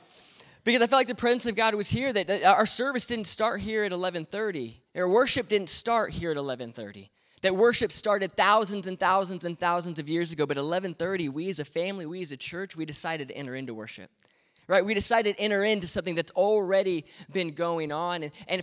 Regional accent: United States; accent: American; So if you can understand my American accent, we're going to talk for a few minutes and we're going to get right to this.

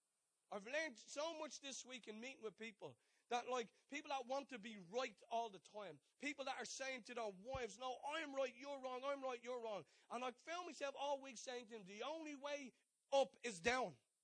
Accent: Ireland; So I'm like, I'm being Irish and nosy.

